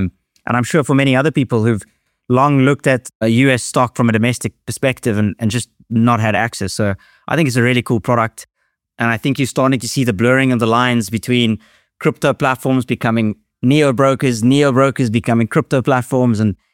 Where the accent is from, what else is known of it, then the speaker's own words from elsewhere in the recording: South Africa; I'm originally South African, as you would know